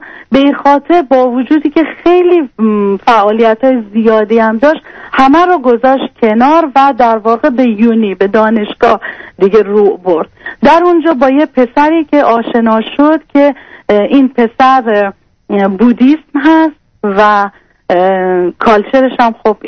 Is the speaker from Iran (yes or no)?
yes; Iran; moved away as an adult; now in Australia; 8 ساله که از ایران بیرون اومدیم و به استرالیا اومدیم. 1 سال ترکیه بودیم، پناهنده شدیم. یعنی علت اومدنمونم جز اقلیت‌های مذهبی هستیم که دانشگاه نمیتونیم بریم.